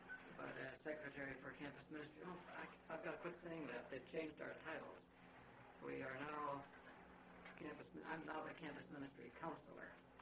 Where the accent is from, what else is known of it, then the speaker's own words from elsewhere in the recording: Michigan, United States; now in Wyoming, United States; I spent my entire ministry in the state of Wyoming. I was born and raised in Michigan.